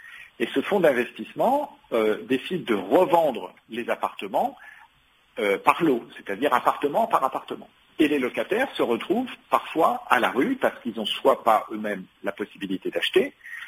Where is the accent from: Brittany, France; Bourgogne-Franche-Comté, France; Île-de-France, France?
Île-de-France, France; moi je suis de Seine-Saint-Denis